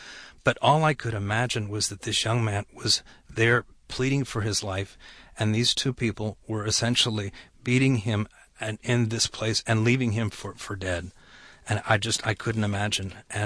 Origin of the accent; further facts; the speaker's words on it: Atlanta, Georgia, United States; and I'm originally from Atlanta. I had gone from Atlanta to Champaign, Illinois